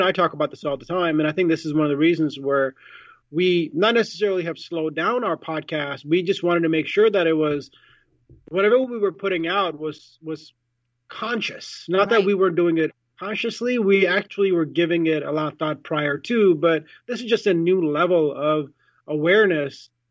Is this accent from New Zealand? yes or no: no; India; I, as a brown individual, I'm Indian, I was born in India